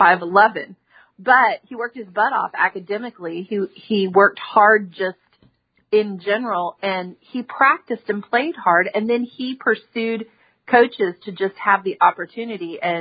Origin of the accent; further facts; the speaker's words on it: Kentucky, United States; born there; So I was born in Kentucky, very, very small town. I wasn't raised there because my dad was in college athletics, so we moved like every 2 years of my life.